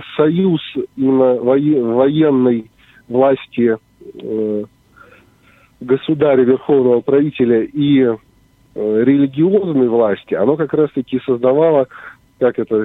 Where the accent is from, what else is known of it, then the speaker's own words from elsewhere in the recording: Kislovodsk, Stavropol Krai, Russia; из солнечного Кисловодска.